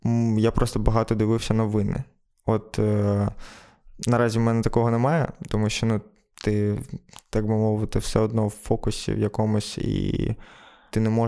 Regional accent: Kostiantynivka, Donetsk Oblast, Ukraine; я з Костянтинівки, де не було ніяких активних дій, були мітинги, так, але не було якихось пострілів, вбивств і так далі.

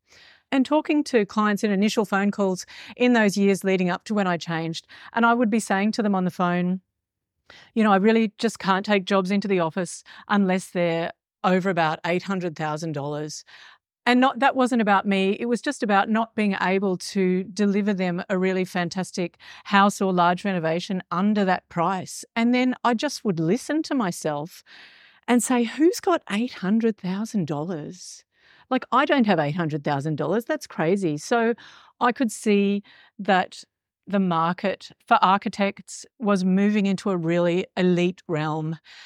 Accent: Australia; I'm an Australian architect with 20 plus years of experience

